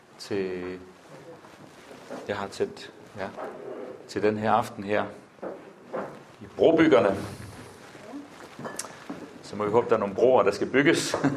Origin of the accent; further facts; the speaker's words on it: Tanzania; moved away; Vi flyttede ud for nogle år siden og boede i Kenya. Jeg er vokset op i Tanzania i 12 år af min barndom.